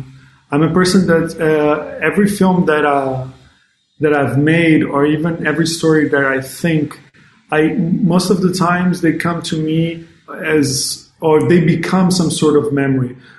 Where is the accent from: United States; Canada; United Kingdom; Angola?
Angola; Luanda, Luanda Province; English is a second language; Air Conditioner is a film that takes place here in my hometown, Luanda.